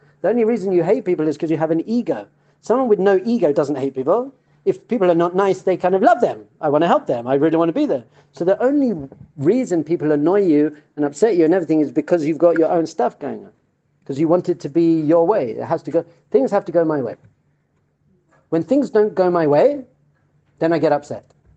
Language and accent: English; London, United Kingdom; And I give this example that I'm from London.